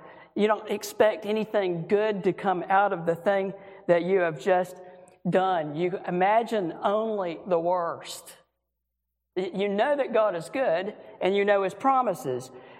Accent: Florida, United States; She's from Mississippi. I'm from Florida, but we met in college kind of later.

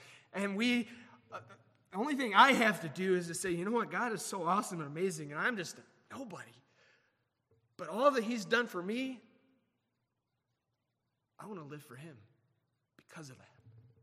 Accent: Indiana, United States; I grew up in Indiana. We had farmland of Indiana, nice country, corn everywhere.

